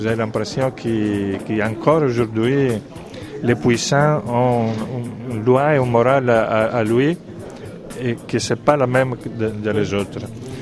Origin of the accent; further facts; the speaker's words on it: Italy; Comme je suis italien, je ne me permets pas de juger